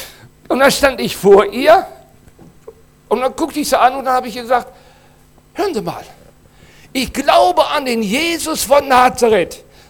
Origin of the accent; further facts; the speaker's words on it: Iran; So, und jetzt fahre ich als Iraner zurück zum Oldentrupper Hof